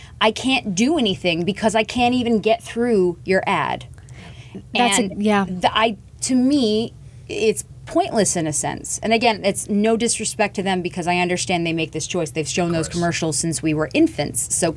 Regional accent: Los Angeles, California, United States; I grew up in Los Angeles.

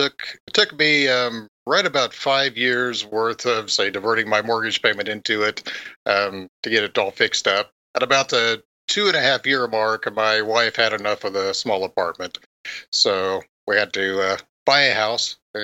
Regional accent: Wichita, Kansas, United States; Of course, I'm originally from Wichita.

